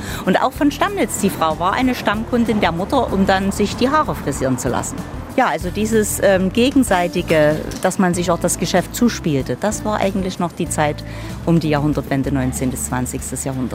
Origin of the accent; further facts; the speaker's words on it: Dresden, Saxony, Germany; die Eierschecke, mit der werden wir groß als Dresdner